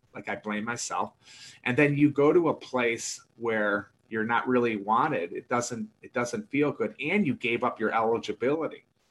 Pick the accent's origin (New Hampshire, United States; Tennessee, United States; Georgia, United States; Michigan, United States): Michigan, United States; Detroit; like a Danton Cole, who I grew up with in Detroit, became good friends with him